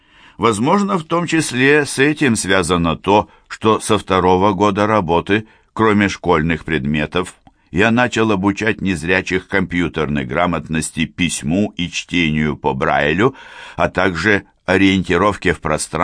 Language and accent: Russian; Zelenodolsk, Tatarstan, Russia; Я родился в 1988 году. Мое детство прошло в Зеленодольске, где я и пошел в неполные 6 лет в первый класс общеобразовательной школы.